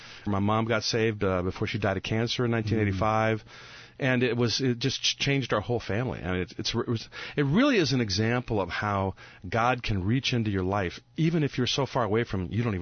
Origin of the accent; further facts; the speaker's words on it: Omaha, Nebraska, United States; I grew up in Omaha.